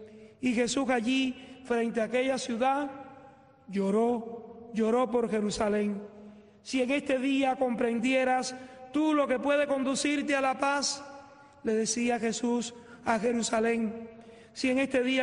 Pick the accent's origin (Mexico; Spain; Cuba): Cuba; Yo, como cubano